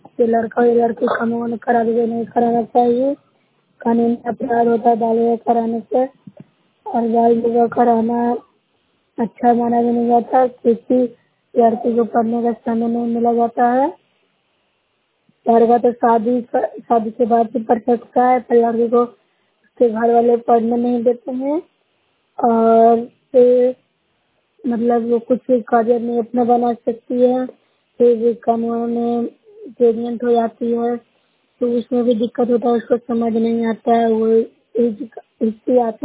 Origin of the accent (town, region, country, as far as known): Bihar, India